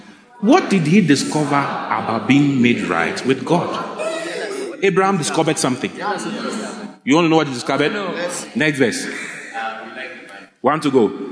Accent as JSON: {"language": "English", "country": "Ghana", "said": "That's why I came all the way from Ghana."}